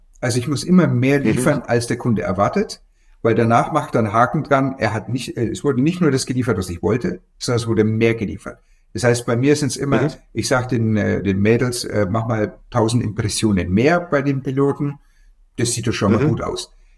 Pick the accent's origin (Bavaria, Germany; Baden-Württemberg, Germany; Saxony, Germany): Bavaria, Germany; Also ich bin aus Franken.